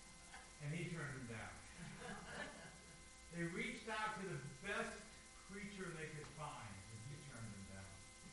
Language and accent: English; Holiday, Florida, United States; We are from Holiday, Florida. It's in the Tampa Bay area. My house is 950 feet from the Gulf of Mexico.